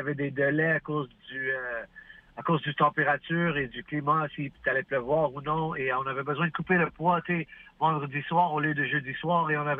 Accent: Montreal, Quebec, Canada; on vient de Montréal, c'est vraiment humide ici à Montréal.

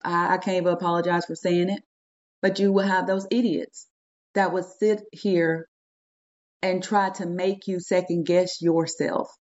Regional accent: Texas, United States; I'm from Texas, so we have a saying, you know, we are Texas strong, we have tough skin, we are resilient people, okay?

